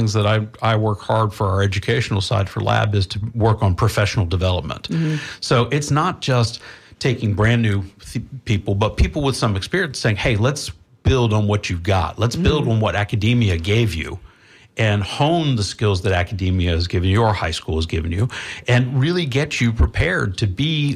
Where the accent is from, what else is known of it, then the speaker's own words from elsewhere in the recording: Washington, District of Columbia, United States; I come from the Washington, D.C. market.